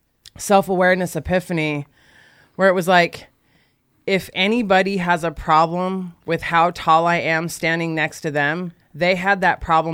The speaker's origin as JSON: {"language": "English", "town": "Tacoma", "region": "Washington", "country": "United States", "said": "I'm from Tacoma, Washington."}